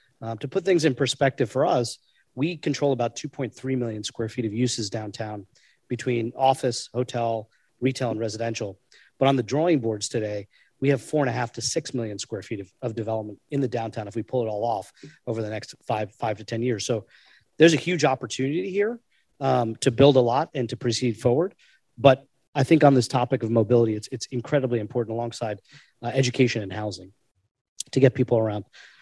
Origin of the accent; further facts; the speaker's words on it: New York, United States; being a New Yorker, I hate driving.